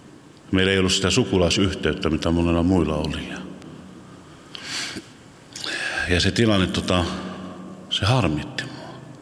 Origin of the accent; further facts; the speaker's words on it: Stockholm County, Sweden; also born or lived in Sotkamo, Finland; Sotkamosta, Suomesta. Meillä on moni sukupolvi Sotkamosta ja Kuopiosta. Mutta mä vartuin Ruotsissa semmoiseen pieneen ruotsalaisen kylään ja Tukholman vieressä. Ja mulla oli silleen uskovainen koti.